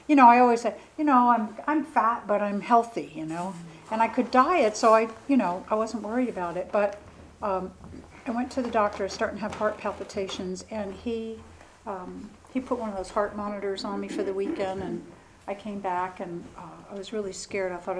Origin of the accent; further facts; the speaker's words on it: Easton, Pennsylvania, United States; moved away as an adult; I grew up in Easton, Pennsylvania, across the river. But I was well in my disease when I moved south to Florida. I was 27